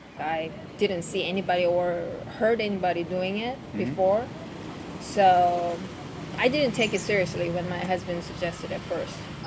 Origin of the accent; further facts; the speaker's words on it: South Korea; English is a second language; moved away as an adult; now in United States; Korea. Okay. Yeah, I'm from Korea and I moved to US.